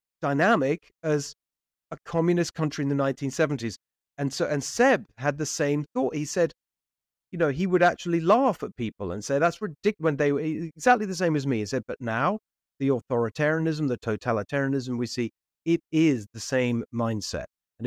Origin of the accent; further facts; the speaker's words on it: England, United Kingdom; now in United States; So we moved here in 2012 from England.